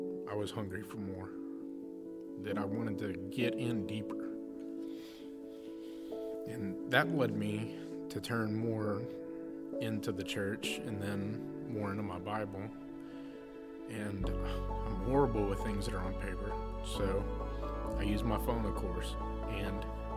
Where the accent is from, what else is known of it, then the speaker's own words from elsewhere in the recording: Jones Creek, Texas, United States; I grew up in Jones Creek, small Baptist church.